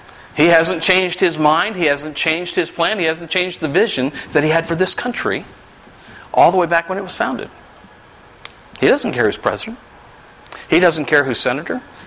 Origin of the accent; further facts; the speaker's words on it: the South, United States; See, I'm from the South, so that's the way we say it. Poor folks.